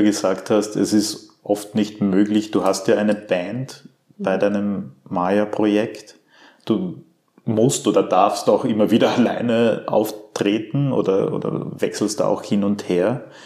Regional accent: Villach, Carinthia, Austria; ich war jetzt am Wochenende in Villach in Kärnten, wo ich herkomme

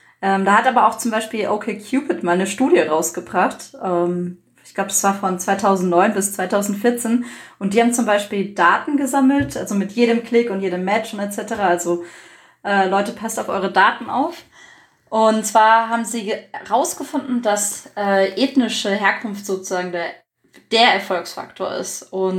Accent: Southern Germany, Germany; Also ich bin in Süddeutschland groß geworden, so wie du, und in einem sehr weißen Umfeld.

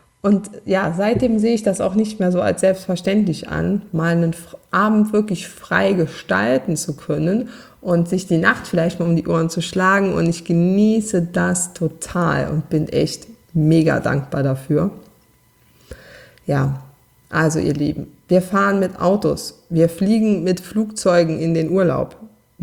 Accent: Saarland, Germany; accent: Saarland; obwohl ich meinen saarländischen Dialekt trotz Übung nicht ganz abstellen konnte.

